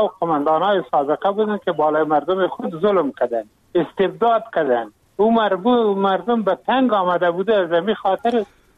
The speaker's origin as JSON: {"language": "Persian", "country": "Afghanistan", "said": "اگر ما واقعا افغان هستیم، از هر قوم از هر نسل که هستیم ما افغان هستیم"}